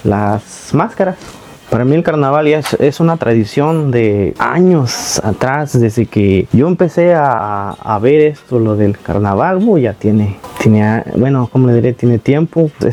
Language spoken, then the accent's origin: Spanish; Ixcuatlán de Madero, Veracruz, Mexico; soy originario aquí de Barrio Abajo, Colatlán, del municipio de Ixcuatlán de Madero. Tengo 31 años